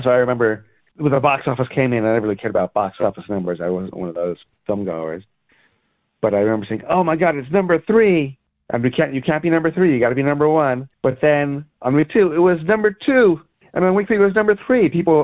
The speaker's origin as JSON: {"language": "English", "town": "Long Island", "region": "New York", "country": "United States", "tie": "born or raised there", "also_born_or_lived": "Brooklyn / Manhattan / Jersey City / California", "said": "I grew up on Long Island and in Brooklyn. When I struck it on my own, I moved to Manhattan and couldn't make it there, because who could? Then I was in Jersey City."}